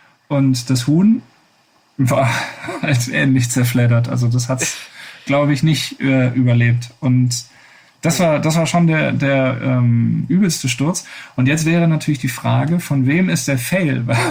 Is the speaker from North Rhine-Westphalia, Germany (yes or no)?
yes; Wuppertal, North Rhine-Westphalia, Germany; als ich in einer ländlichen Gegend rund um meine Heimatstadt Wuppertal gefahren bin